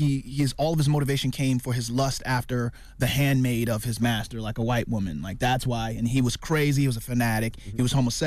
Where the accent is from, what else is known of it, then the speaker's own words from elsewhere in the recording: Norfolk, Virginia, United States; I grew up in Norfolk, 42 miles east of Southampton County where the revolt happened